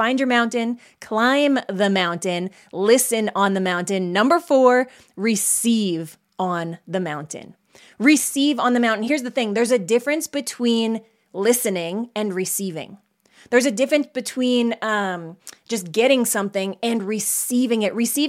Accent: Canada; also born or lived in Arizona, United States; I left my life in Arizona. I was 2 weeks away from extending my visa. I'm Canadian.

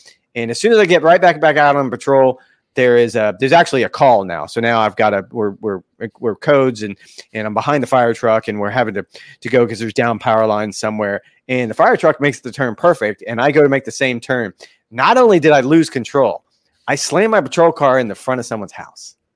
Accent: Florida, United States; I was born and raised in Florida, unlike you, in New York. So I've never driven in ice or snow.

